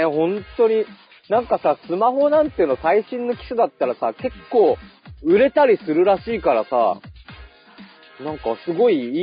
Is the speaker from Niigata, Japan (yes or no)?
no; Koriyama, Fukushima, Japan; 自分が生まれ育った福島の郡山の田舎町をちょっと見てみたの。